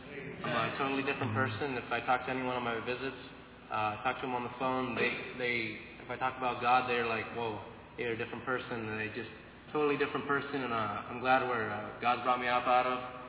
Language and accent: English; California, United States; I'm 16 from California.